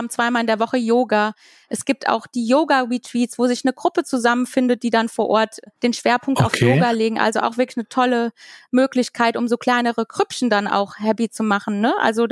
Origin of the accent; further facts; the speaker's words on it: Germany; da gibt's jetzt nicht so die Fahrradwege, wie wir das so als Deutsche so kennen, ne?